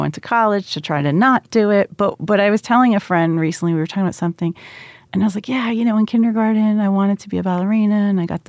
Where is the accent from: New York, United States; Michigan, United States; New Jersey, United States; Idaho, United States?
New Jersey, United States; Morristown; Morristown, near Morristown.